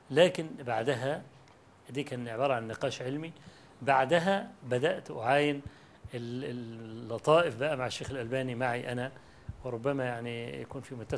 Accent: Egypt; أنا جاي من مصر مخصوص، وأنا طالب علم فقير

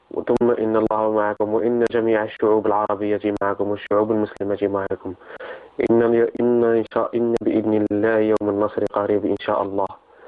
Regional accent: Algeria; أنا أخ من الجزائر

